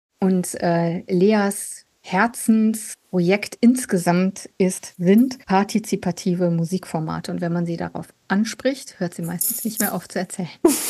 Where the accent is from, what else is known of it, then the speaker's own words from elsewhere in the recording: Rhineland, Germany; Ich bin ja auch eine Rheinländerin